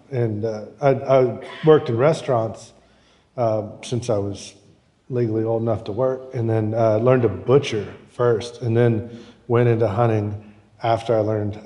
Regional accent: Denton, Texas, United States; I'd fished all my life. I mean, I grew up in Denton, which is just north of here.

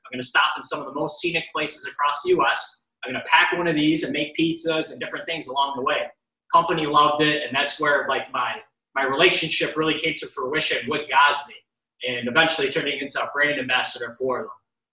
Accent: Rochester, New York, United States; Never in 100 years did I think that someone from my hometown, mind you, this guy's all the way out in California, someone from my hometown would call me to purchase one of these.

